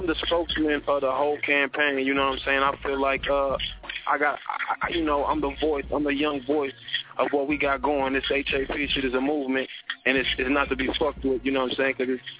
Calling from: Saint Paul, Minnesota, United States; Live from, I'm downtown St. Paul right now.

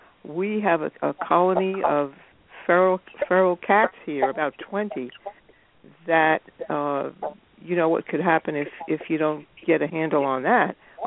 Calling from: Chatham, New Jersey, United States; Chatham, New Jersey.

